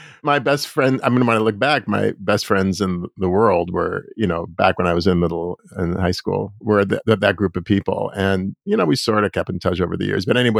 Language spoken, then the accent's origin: English; Los Angeles, California, United States; I'm from Los Angeles, and I went to UCLA as an undergrad.